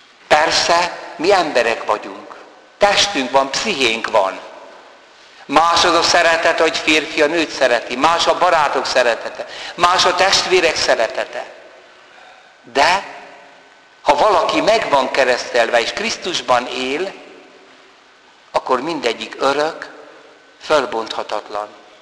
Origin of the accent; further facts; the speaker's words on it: Hungary; now in France; észrevette az akcentusomon, hogy melyik területéről vagyok Franciaországnak, mondom, Magyarországról vagyok.